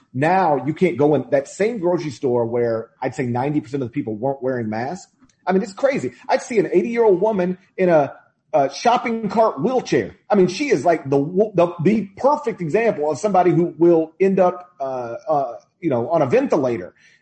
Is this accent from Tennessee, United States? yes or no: yes; Tennessee, United States; It's why hospitals in my home state are starting to overwhelm.